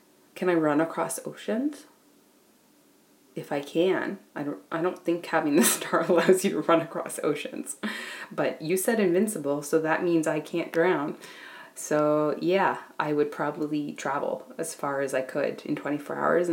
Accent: Canada; being Canadian isn't amazing. It is. I'm so grateful to be Canadian

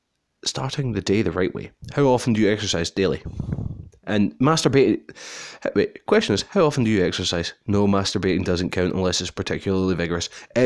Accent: Scotland, United Kingdom; I'm from Scotland, which is in Britain.

